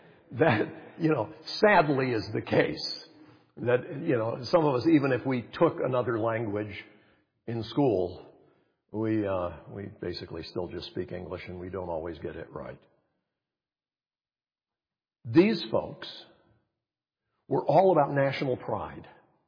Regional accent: United States; no matter where I travel on this planet, I'm still an American.

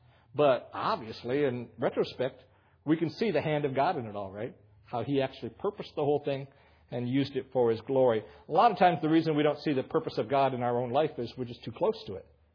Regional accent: Tucson, Arizona, United States; when I come from Tucson, one of the things that you don't ever want to see growing in your yard is tumbleweed.

